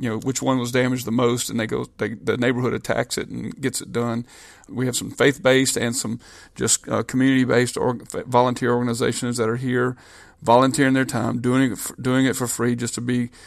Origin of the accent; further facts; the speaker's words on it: Louisiana, United States; but Louisiana specifically, since this is my home state in Tangipahoa, my home parish